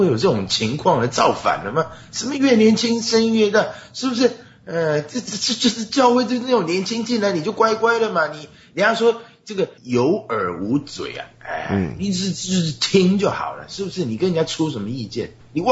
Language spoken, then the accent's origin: Chinese; Taiwan; 我不是台湾国语嘛